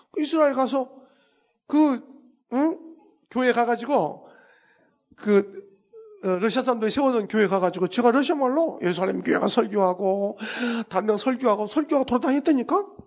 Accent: South Korea; 제가 한국 사람이고 뭐 아는 것은 별로 없지만

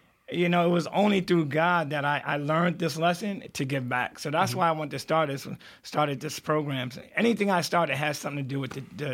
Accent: Troy, United States; I'm from Troy.

